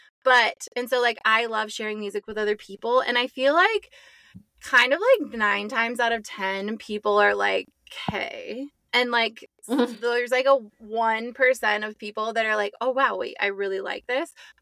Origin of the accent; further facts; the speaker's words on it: Mariposa, California, United States; They also just played like in my hometown in Mariposa at the Grove House last night.